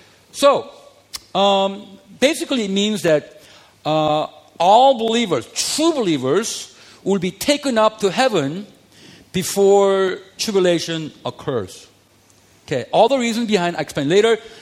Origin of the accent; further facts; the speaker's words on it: South Korea; English is a second language; I'm from Korea